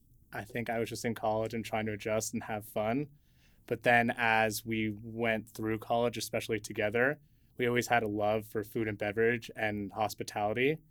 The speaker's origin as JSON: {"language": "English", "town": "New York City", "region": "New York", "country": "United States", "tie": "born or raised there", "said": "I grew up in New York City and Matt grew up in LA, but we met at NYU."}